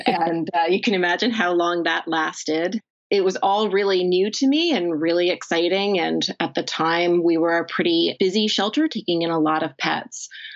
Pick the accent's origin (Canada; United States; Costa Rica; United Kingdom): United States; New Jersey; I had become a fan of the site and the work that Petfinder had already been doing in my home state of New Jersey.